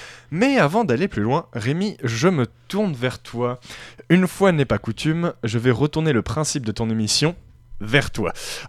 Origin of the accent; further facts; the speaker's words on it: France; Bien sûr, en tant que Français, on pourrait se dire